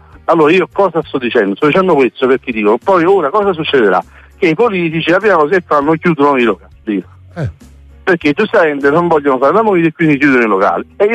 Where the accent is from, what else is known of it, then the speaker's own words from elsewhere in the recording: Caserta, Campania, Italy; io sono di Caserta città, sono un commerciante